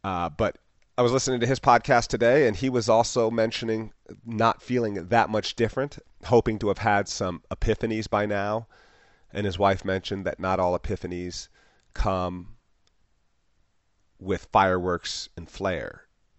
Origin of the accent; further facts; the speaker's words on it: Yellow Springs, Ohio, United States; I worked with her first time about 2 years ago in my hometown of Yellow Springs